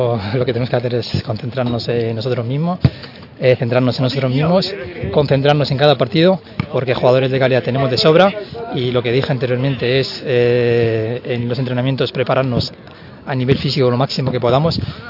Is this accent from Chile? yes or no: no; Rivas-Vaciamadrid, Community of Madrid, Spain; alguno de ellos les conozco porque como soy de Rivas tal, y entonces no he tenido esa complicación de adaptarme